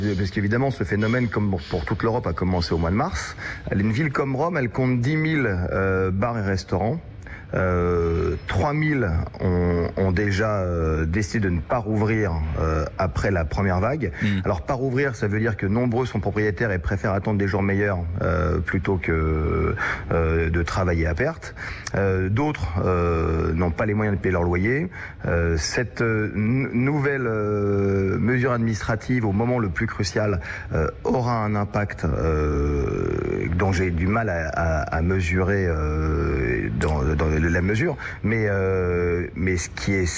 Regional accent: France; moi en tant que Français

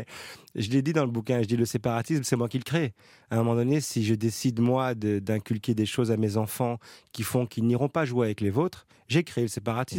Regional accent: Belgium; je suis un Belge d'origine marocaine, de confession musulmane, de culture judéo-chrétienne et laïque.

